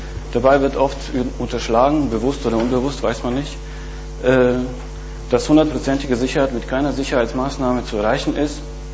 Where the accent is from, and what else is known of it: Bosnia & Herzegovina